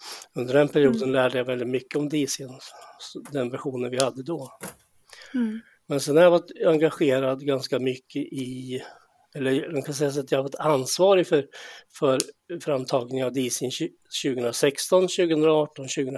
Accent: Östergötland, Sweden; jag är östgöte här från slätten. Med spår av smålänningar och valloner och adel, om vi ska ta den släktforskningsdelen då. Ja. Övrigt så är jag ju en nyligen pensionerad man i 69

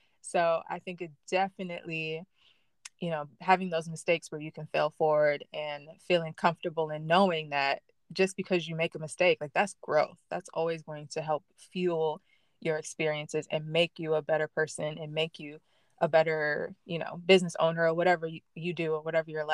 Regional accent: Grand Rapids, Michigan, United States; now in New York City, United States; I live in Harlem, New York, but I'm originally from Michigan, from Grand Rapids, Michigan. But I've been in New York for a little over 10 years now.

